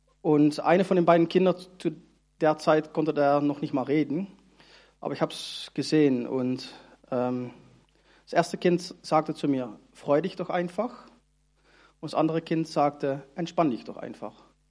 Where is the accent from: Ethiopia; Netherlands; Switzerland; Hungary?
Netherlands; now in Germany; Ja, dann bin ich ein Niederländer, der in Deutschland wohnt.